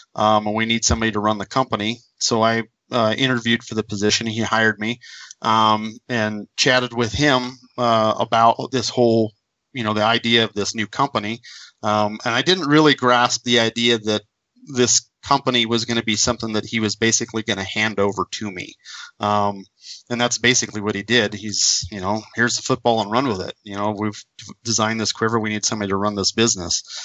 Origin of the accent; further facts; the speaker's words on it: California, United States; And I grew up in California, right? So I was hunting blacktail deer.